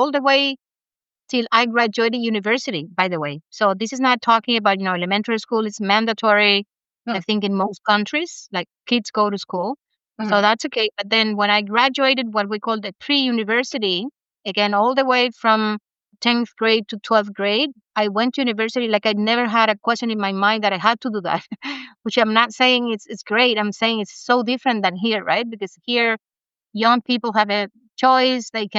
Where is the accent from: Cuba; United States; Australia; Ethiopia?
Cuba; English is a second language; moved away as an adult; now in Canada; I grew up in Cuba, sunny, warm Cuba. And I went to school there too because I've only been 15 years in Canada, which is even less than a third of my life in this planet. So Cuba is where I became the person that I am today.